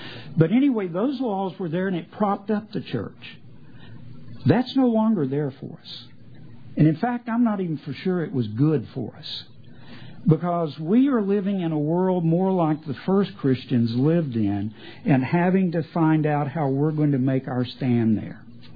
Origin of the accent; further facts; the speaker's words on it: Texarkana, Arkansas, United States; It was surprising to me where I grew up in Texarkana, Arkansas, there was a cafeteria called Bryce's Cafe.